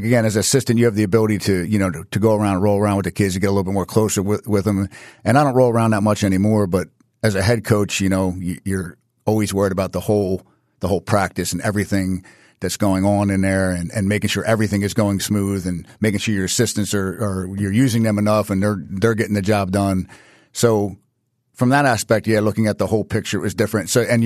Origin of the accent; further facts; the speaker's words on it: New Jersey, United States; We grew up in the Oakcrest area. We were going to go to Oakcrest.